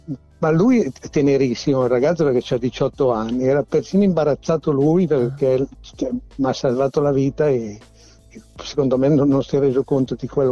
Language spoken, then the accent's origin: Italian; Lombardy, Italy; Io sono brianzolo, per cui una vita nel